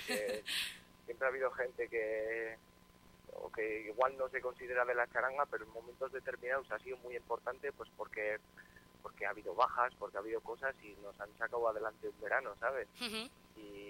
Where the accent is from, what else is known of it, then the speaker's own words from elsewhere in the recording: Tafalla, Navarre, Spain; Pues, la mayoría somos de Tafalla y Olite, la gran mayoría de Tafalla y Olite